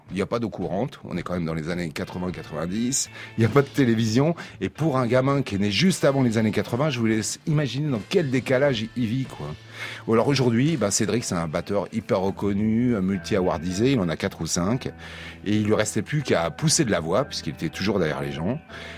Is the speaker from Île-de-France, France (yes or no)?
yes; Paris, Île-de-France, France; Ah, moi, je suis de Parigot.